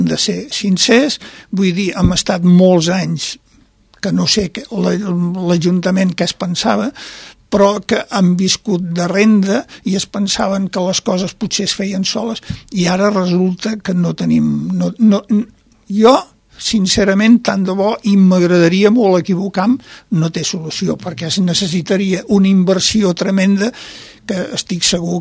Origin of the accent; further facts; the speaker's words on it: Valls, Catalonia, Spain; tots els que som de Valls, vull dir, antigament, tots hi hem nascut al barri. Jo sóc fill del carrer de la Cort, número 17